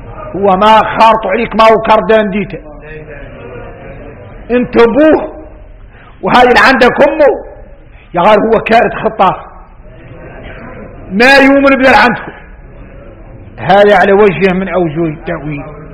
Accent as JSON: {"language": "Arabic", "country": "Mauritania", "said": "احنا موريتاني يقول لك يجرنا من أمراض آخر الزمان"}